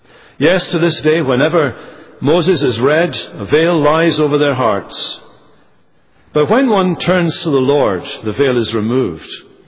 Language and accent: English; Scotland, United Kingdom; But of course, for me as a Scotsman with Scots-Irish roots, the New World was a new world for many of my natural ancestors.